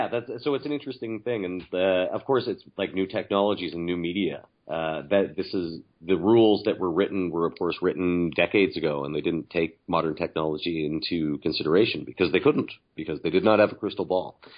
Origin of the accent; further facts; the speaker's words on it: Edmonton, Alberta, Canada; I'm from Edmonton. I still live in Edmonton